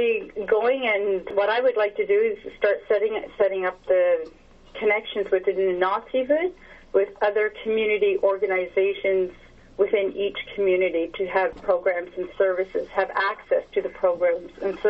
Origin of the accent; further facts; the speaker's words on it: Rigolet, Newfoundland and Labrador, Canada; also born or lived in Happy Valley-Goose Bay; I'm from the land claim region of Rigolet. I was born in Happy Valley, Goose Bay, and I've lived in the urban Inuit environment for almost 40 years.